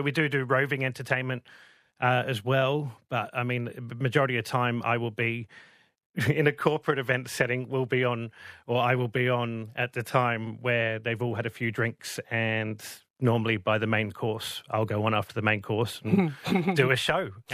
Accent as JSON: {"language": "English", "town": "Newcastle", "region": "North East England", "country": "United Kingdom", "accent": "London", "moved": "yes", "lives_now": "Australia", "said": "I'm from the UK originally, but I've somehow picked up an accent which is not mine. So I'm a Geordie. The UK from Newcastle, and I've somehow picked up a London accent, and I've lived over here for 26 years basically."}